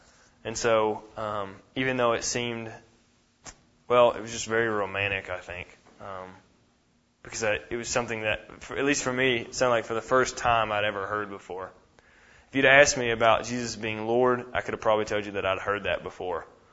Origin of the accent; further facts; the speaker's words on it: Kentucky, United States; And I meet a guy named Nick Cooper that immediately connected with me when he heard that I was from Kentucky.